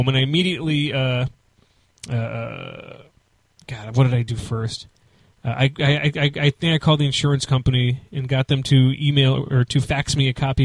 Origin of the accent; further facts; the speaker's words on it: Evanston, Illinois, United States; born there; I was born in Evanston.